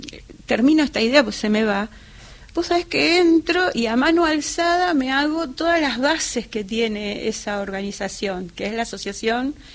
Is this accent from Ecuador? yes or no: no; Moreno, Buenos Aires Province, Argentina; born there; also born or lived in Luján; yo nací en Moreno y después me fui a vivir a Luján.